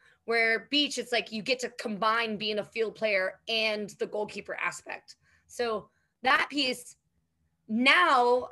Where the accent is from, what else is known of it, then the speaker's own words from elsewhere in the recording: Mission Viejo, California, United States; so Bethany grew up in Mission Viejo, where I grew up in Mission Viejo.